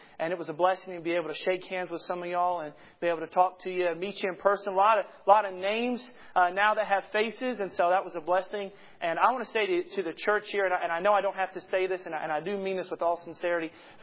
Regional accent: Kentucky, United States; moved away; But I'm originally from Kentucky. That's where my roots are. That's where my family comes from. And so that's where I was born and raised, as we would say.

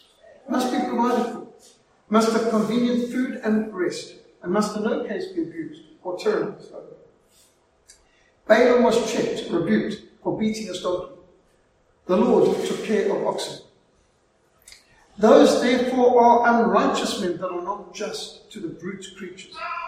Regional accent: Zimbabwe; When I was brought up in Rhodesia

